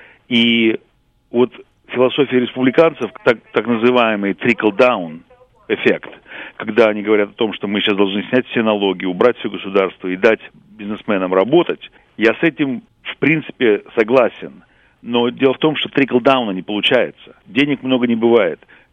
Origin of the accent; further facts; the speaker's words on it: Yaroslavl, Yaroslavl Oblast, Russia; moved away as an adult; now in Cleveland, United States; я приехал из Ярославля в 91-м году. Я хирург, я работал в Ярославле сначала